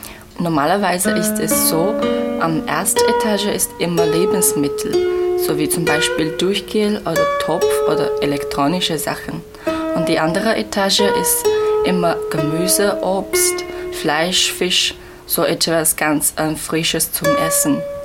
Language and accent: German; China; German is a second language; now in Germany; Ich komme aus China